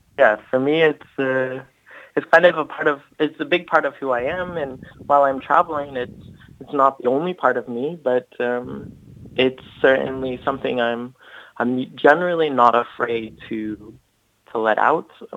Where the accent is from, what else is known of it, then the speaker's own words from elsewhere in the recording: United States; So like as an American, like sometimes I am a bit more outgoing or friendly or social